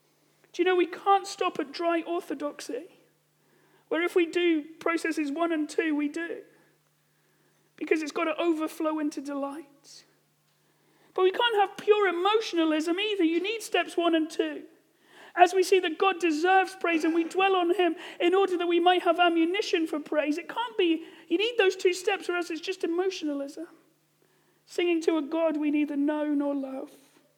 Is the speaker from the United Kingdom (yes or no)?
yes; England, United Kingdom; I think it's because I'm English.